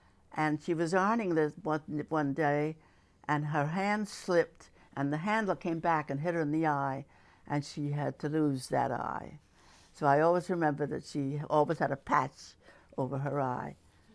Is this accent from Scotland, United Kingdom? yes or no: yes; Scotland, United Kingdom; remember I was born in Willowbrae Road. And but I went to school in Abbey Hill.